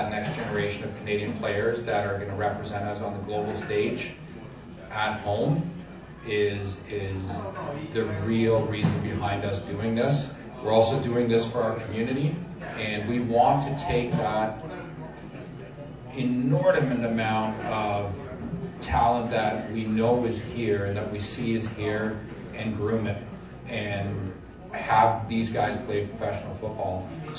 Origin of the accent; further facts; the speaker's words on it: Denmark; I'm from Denmark originally.